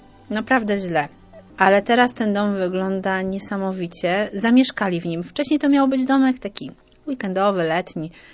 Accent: Rumia, Pomeranian Voivodeship, Poland; now in Gdańsk, Poland; Kaszubka z urodzenia, z zamieszkania gdańszczanka, a z wyboru żuławianka. I tam po prostu ja się czuję jak w domu. Nie w mojej rodzinnej Rumi.

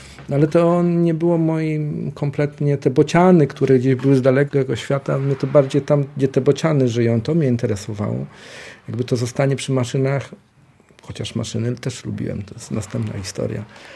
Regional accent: Przasnysz, Masovian Voivodeship, Poland; urodziłem się na wsi mazowieckiej. Przasnyszu. Chodziłem do jakiejś takiej niedużej wiejskiej szkoły

